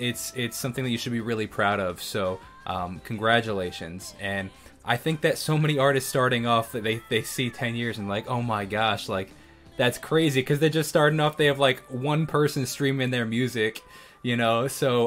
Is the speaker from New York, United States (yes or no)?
yes; New York, United States; I'm from New York, based in New York right now